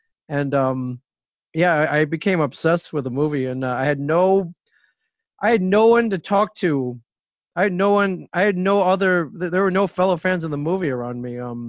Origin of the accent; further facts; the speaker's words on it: Ann Arbor, Michigan, United States; I grew up in the Midwest, ended up in Ann Arbor, and decided I might as well go to school there.